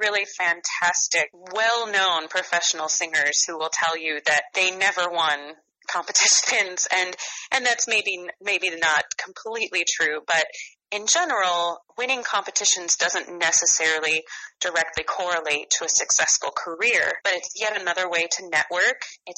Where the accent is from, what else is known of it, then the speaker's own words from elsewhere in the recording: Streator, Illinois, United States; I actually run a nonprofit music training program in my hometown of Streeter for young high school-aged musicians.